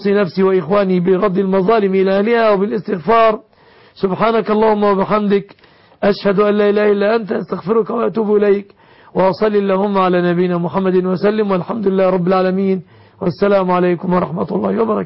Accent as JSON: {"language": "Arabic", "country": "Egypt"}